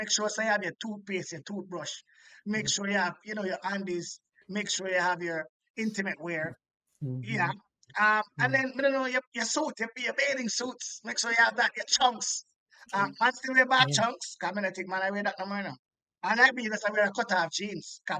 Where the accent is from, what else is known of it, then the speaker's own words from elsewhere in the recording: Jamaica; I like giving people a flavor of who I am as a stand-up comedian, but also as a man, as a Jamaican.